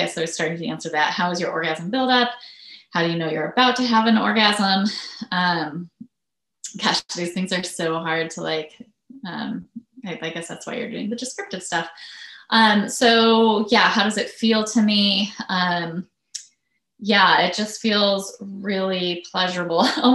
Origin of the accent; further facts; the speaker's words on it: United States; born there; I'm bisexual, and I was born in the United States.